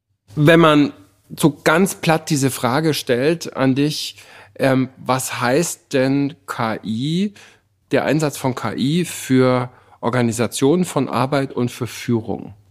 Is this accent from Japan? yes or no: no; Bavaria, Germany; Robert und ich, wir kommen beide aus den Bergen. Ich ein paar Täler weiter westlich im Allgäu, er ein paar Täler weiter östlich, Mangfallgebirge.